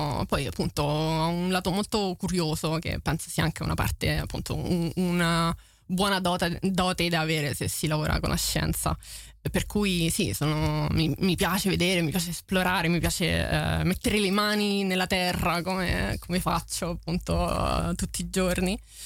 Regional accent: Frascati, Lazio, Italy; il Parco Regionale dei Castelli Romani, che è da dove provengo io sono nata a Frascati

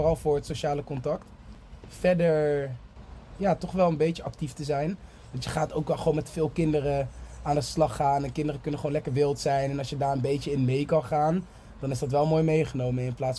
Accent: Nijmegen, Gelderland, Netherlands; En ik ben, daarvoor heb ik ook in boerendorpjes gewoond. Waar ik niet vandaan kom, want ik kom uit Nijmegen. Ik ben sowieso meer een stadspersoon

